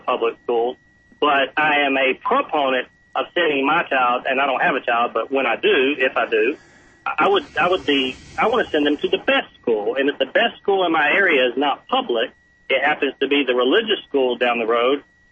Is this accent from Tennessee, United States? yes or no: no; Georgia, United States; me tell you that I am a product of the public school systems here in the South. I'm in Atlanta and born and raised in Georgia.